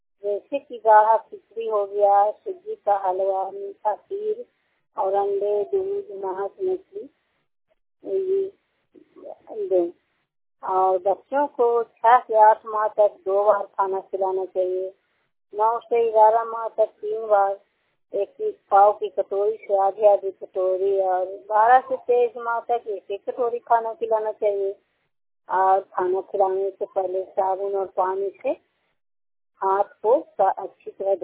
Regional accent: Sherpur, Bihar, India; और मैं शेरपुर गांव के निवासी हूं और मेरा पंचायती शासन ब्लॉक रोहोल क्लस्टर उपरनामा सागर और जिला नालंदा।

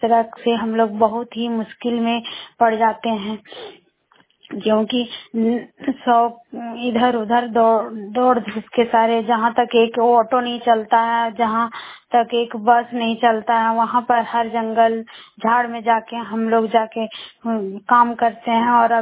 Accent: Barkagaon, Jharkhand, India; बड़कागांव प्रखंड की रहने वाली हूँ, लेकिन मेरा पोस्टिंग चुरचू ब्लॉक में है।

